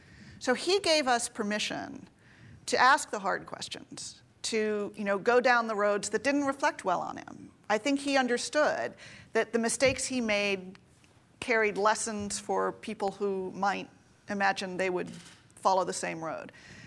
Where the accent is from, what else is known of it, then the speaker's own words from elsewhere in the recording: Manhattan, New York, United States; You know, I grew up in Midtown Manhattan. It was the one place where you were probably least likely to encounter the revivalist tradition.